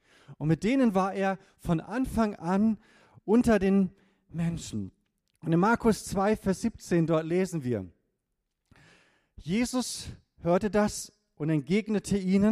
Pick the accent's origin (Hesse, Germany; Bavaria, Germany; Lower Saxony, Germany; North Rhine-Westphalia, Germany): Lower Saxony, Germany; Ich bin geboren und aufgewachsen in Ostfriesland, dem schönsten Land der Welt sozusagen.